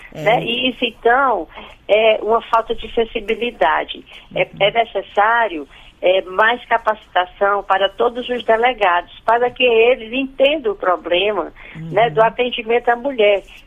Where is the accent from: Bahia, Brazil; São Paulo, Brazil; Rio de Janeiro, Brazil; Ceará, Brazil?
Ceará, Brazil; Fortaleza; Isso, eu sou de Fortaleza, Ceará